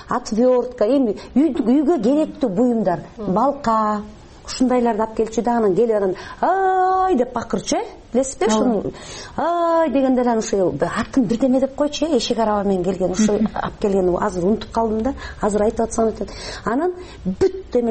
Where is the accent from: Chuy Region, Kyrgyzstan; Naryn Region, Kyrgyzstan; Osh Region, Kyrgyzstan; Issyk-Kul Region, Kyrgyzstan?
Naryn Region, Kyrgyzstan; Naryn; мен нарында чоңойдум ошондо билесиздерби ушу биз деген совет доорунда мен кичинекей кыз болчумун бир 5-6 жашта